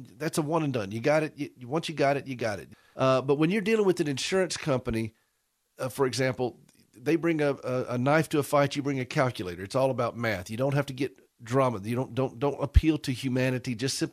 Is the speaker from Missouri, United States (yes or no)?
no; South Carolina, United States; Listen, I'm Carolina born, Carolina bred.